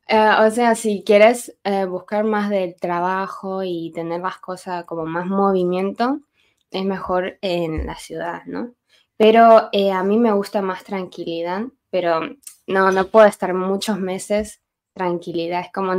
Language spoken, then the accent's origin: Spanish; Fuxing, China; No, yo era de pueblo. Sí, yo era de Fuxing, pero estaba cerca de Luntian.